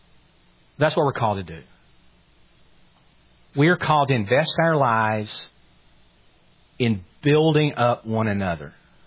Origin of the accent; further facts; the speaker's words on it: Duluth, Georgia, United States; I grew up here. My wife and I grew up in Duluth.